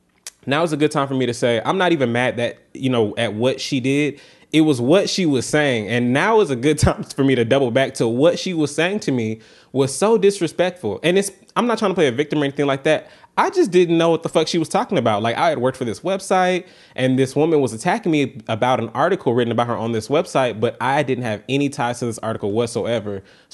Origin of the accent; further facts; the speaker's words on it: the South, United States; But I'm from the South